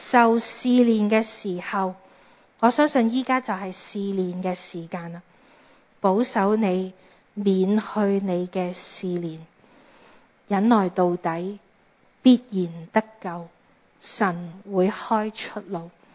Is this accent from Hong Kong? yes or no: yes; Hong Kong; 去到今日的香港，我们土生土长的地方